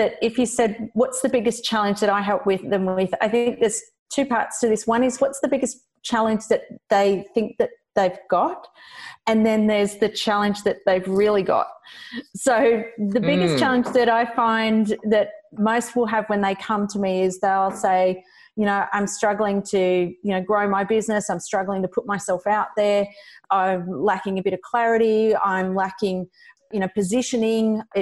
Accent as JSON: {"language": "English", "country": "Australia", "accent": "Aussie bogan", "said": "My bogan accent, my good old Aussie bogan accent."}